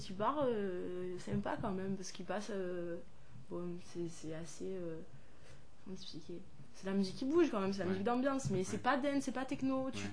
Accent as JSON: {"language": "French", "town": "Marseille", "region": "Provence-Alpes-Côte d'Azur", "country": "France", "said": "Bon, moi je viens de Marseille"}